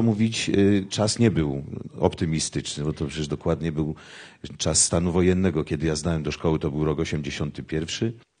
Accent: Brzeziny, Łódź Voivodeship, Poland; I osiedlono tam ileś rodzin i tam to moje dzieciństwo upłynęło.

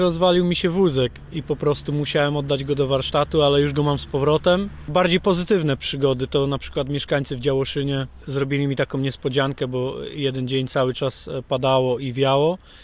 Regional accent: Nakło nad Notecią, Kuyavian-Pomeranian Voivodeship, Poland; bo pochodzę właśnie z Nakła nad Notecią i zainspirowała mnie ta rzeka

